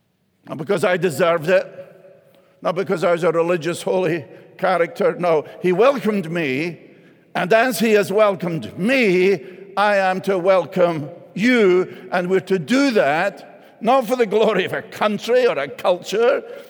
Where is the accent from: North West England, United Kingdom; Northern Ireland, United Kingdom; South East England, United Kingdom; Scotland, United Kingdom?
Scotland, United Kingdom; Much as I love my native country, and much as I love being with Scottish people